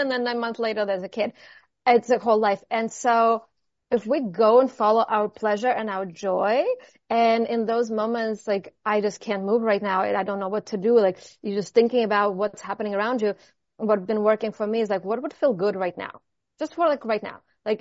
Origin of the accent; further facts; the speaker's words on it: Russia; moved away; And I'm originally from Russia